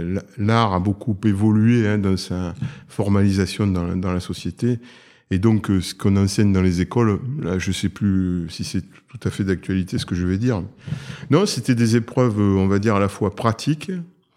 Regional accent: Cannes, Provence-Alpes-Côte d'Azur, France; je suis originaire de Cannes du Sud-Est

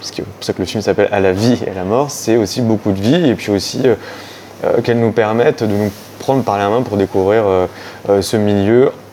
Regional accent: Pays de la Loire, France; Je suis originaire de Vendée, donc je me suis dit, c'est plus simple, même financièrement pour le producteur. J'ai la famille là-bas

